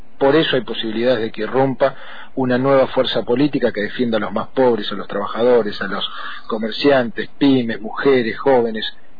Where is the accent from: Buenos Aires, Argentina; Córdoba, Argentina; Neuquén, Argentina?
Neuquén, Argentina; soy neuquino, papá de Lola, de 22, Morena, de 5, fui presidente del centro de mi colegio secundario en Cutralcó